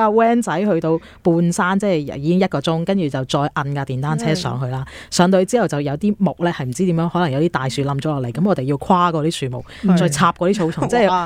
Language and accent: Cantonese; Guangdong, China; 如果作為我係一個廣東人啦，我其實最初都喂都幾難接受